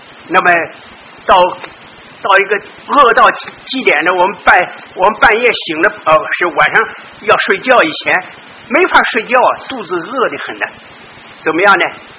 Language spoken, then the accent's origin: Chinese; Suxian, Anhui, China; 我在原来是在安徽成长的，这安徽那个宿县的礼拜堂啊，